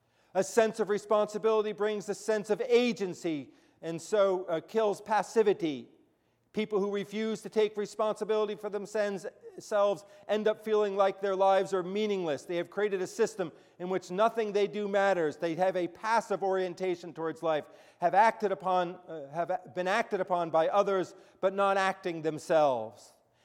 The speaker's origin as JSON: {"language": "English", "region": "New Jersey", "country": "United States", "said": "I'm from New Jersey, so I listen"}